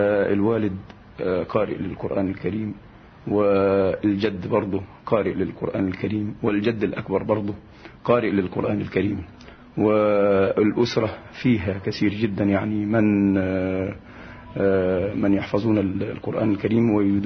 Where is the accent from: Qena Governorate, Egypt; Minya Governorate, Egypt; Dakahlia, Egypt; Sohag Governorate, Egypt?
Sohag Governorate, Egypt; El Mansha; born there; مكان الميلاد المنشاة وهي مركز وتقع في محافظة سوهاج.